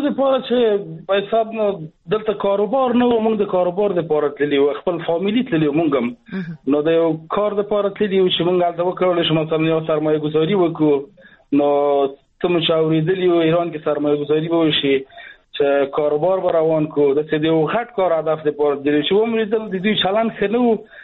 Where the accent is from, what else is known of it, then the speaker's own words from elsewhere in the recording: Afghanistan; moved away; also born or lived in Iran; پوهېدو چې مونږ د افغانستان وګړي یو، مونږ ته به درې افغانۍ حسابولو.